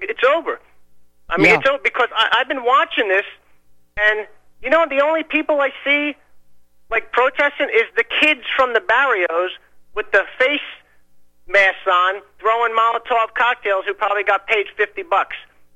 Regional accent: Los Angeles, California, United States; And then real quick … from Los Angeles.

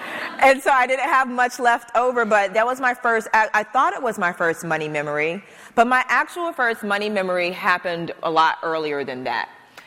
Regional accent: Charlotte, North Carolina, United States; I'm from Charlotte, North Carolina. I worked at a grocery store called Winn-Dixie in high school. And Winn-Dixie, as southern as it gets.

